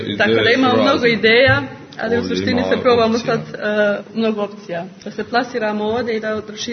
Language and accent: Bosnian; Mostar, Federation of Bosnia and Herzegovina, Bosnia & Herzegovina; Mi smo iz Mostara, pa onda su dosta naših vamo izbjegli u Trebinje, onda se dolazilo češće u Trebinje, tako sam ja upoznala Trebinja.